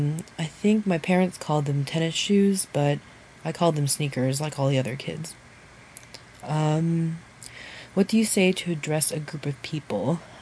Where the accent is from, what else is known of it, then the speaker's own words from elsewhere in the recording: Merrick, New York, United States; I'm from Merrick, New York, which is on Long Island. That's where I grew up from the time I was 4 months old when I was adopted until pretty much most of my childhood, actually.